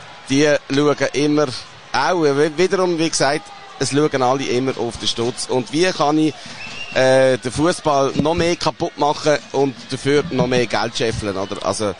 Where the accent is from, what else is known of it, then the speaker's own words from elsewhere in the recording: Basel, Basel-Stadt, Switzerland; Als Basler sowieso nicht.